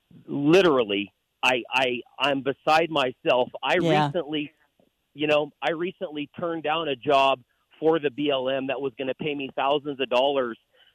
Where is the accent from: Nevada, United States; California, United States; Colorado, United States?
Nevada, United States; Gardnerville; Hey, good morning from Lake Tahoe, actually. I am from Gardnerville.